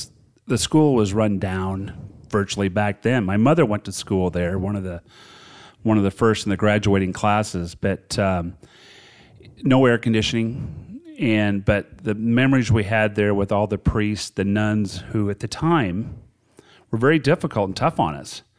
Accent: South Sioux City, Nebraska, United States; I grew up in South Sioux City and went to Helan High School, went to Catholic grade school at St. Michael's in South Sioux

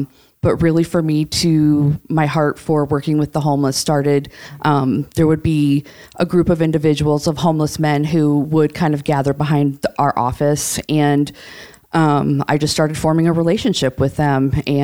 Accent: Sioux City, Iowa, United States; moved away as an adult; So actually, I was born and raised in Sioux City. After high school, I left for the military, and I worked in a primarily male field doing satellite communications.

